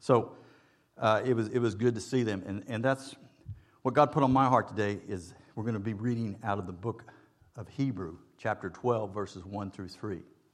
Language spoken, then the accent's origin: English; Wichita, Kansas, United States; I grew up in Wichita, Kansas. There were six, mom and dad, four kids.